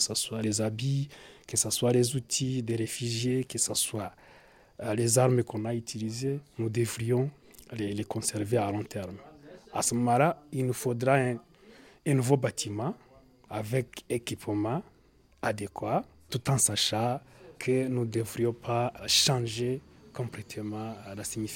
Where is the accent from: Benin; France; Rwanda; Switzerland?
Rwanda; Nyamata, Eastern Province; on est originaire de Nyamata, nous deux.